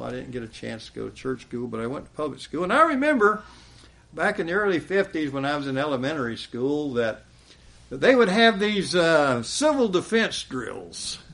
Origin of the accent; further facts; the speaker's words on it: Savannah, Georgia, United States; And my hometown, Savannah, was considered to be a major target as such an assault came about. Because there in Savannah, for one thing, we had a SAC Air Force base. It was right near my house.